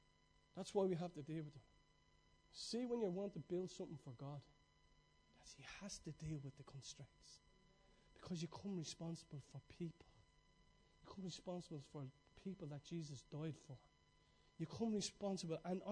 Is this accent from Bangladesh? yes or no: no; Ireland; You wouldn't say that as an Irish person, because it's not really in us.